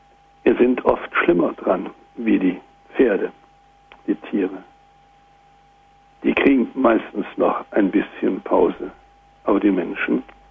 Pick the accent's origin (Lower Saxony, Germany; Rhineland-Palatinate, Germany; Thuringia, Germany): Thuringia, Germany; Im Eichsfeld, wo ich herkomme, kann ich mich erinnern, wurde ein Haus gebaut.